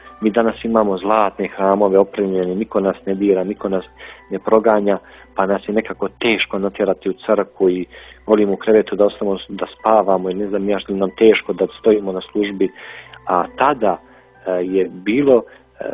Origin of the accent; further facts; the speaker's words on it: Republika Srpska, Bosnia & Herzegovina; kao čovjeku koji dolazim iz Bosne i Hercegovine, iz Republike Srpske, koji je preživio ratne strahote